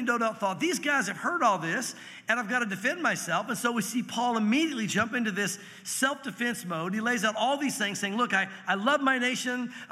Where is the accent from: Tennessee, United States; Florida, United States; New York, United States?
Tennessee, United States; also born or lived in Santa Fe, United States; I was raised in Tennessee, but went to Santa Fe and was out there out west for a few years.